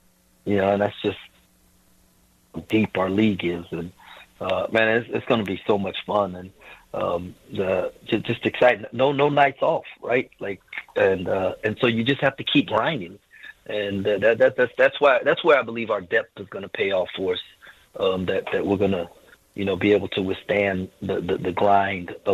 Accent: St. Croix, U.S. Virgin Islands; And so, but I grew up in the Virgin Islands. I grew up in St. Croix.

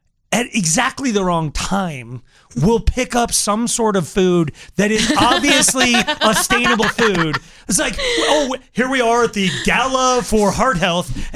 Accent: Longmont, Colorado, United States; Like, I grew up in Longmont.

